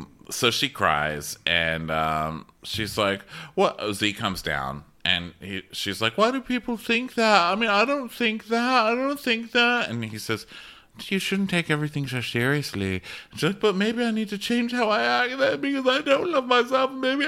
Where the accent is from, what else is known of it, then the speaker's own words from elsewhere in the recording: the South, United States; Oh, please, I'm from the South.